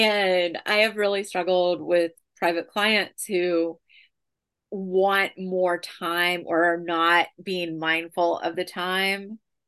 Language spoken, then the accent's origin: English; the South, United States; And she was from the South, I think, and I really related to that because, of course, I'm from the South too.